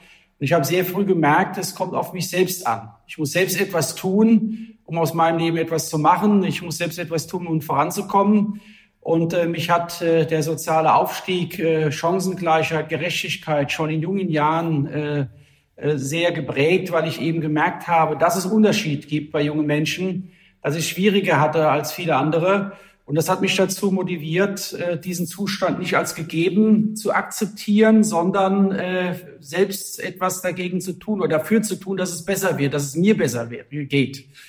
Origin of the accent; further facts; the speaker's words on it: Rhineland-Palatinate, Germany; Damals auch als Schüler in meiner Heimatregion in Rheinland-Pfalz wollte Berufspolitiker werden ursprünglich.